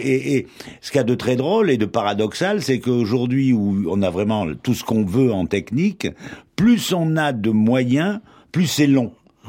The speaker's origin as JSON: {"language": "French", "town": "Nice", "region": "Provence-Alpes-Côte d'Azur", "country": "France", "said": "mais c'était pas logique dans notre tête de faire du rock'n'roll à nous, en tant que Niçois, de faire du rock'n'roll en français."}